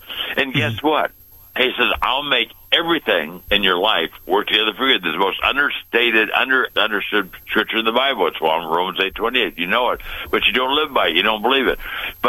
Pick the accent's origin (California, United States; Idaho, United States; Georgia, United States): California, United States; Pasadena; born or raised there